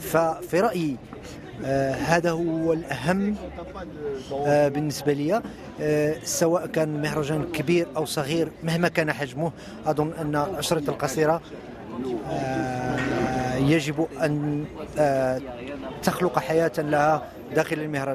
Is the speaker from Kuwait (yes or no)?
no; Morocco; كمغربي ممكن تشوف